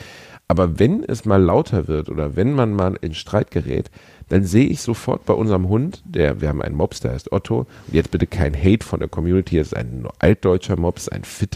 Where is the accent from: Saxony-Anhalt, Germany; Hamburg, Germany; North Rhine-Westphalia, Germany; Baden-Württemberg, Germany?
North Rhine-Westphalia, Germany; Mach ich, bin Westfale